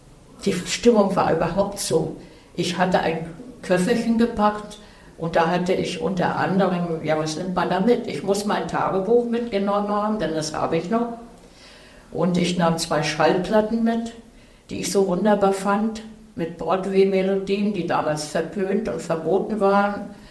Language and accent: German; Königsberg, East Prussia, Germany; Ich komme aus Ostpreußen, aus Königsberg. Heute ist es Kaliningrad. Und wir waren ja nun wirklich etwas entfernt vom übrigen Reich.